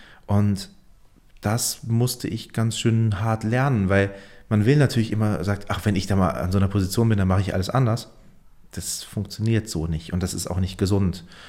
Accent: Heidelberg, Baden-Württemberg, Germany; now in Mainz, Germany; Ich komme aus Heidelberg, da ist die Mentalität nicht so fern.

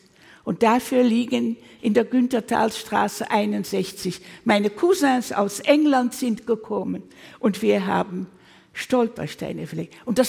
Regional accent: Arnhem, Gelderland, Netherlands; born there; German is a second language; Ich bin vor 88 Jahren geboren in Arnheim. Ich bin Niederländerin. Ich spreche gut Deutsch, aber ich mache Fehler.

